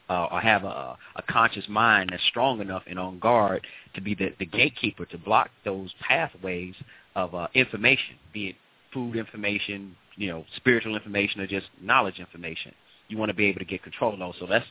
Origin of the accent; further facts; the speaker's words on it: St. Louis, Missouri, United States; St. Louis, originally. St. Louis, Missouri.